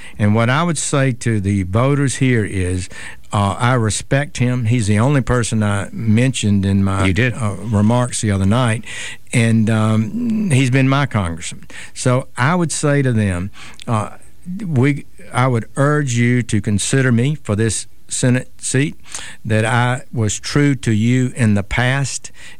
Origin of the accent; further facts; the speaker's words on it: Camden, Alabama, United States; we're both from Camden. I'm from Camden, Alabama, and he's from Camden, Arkansas.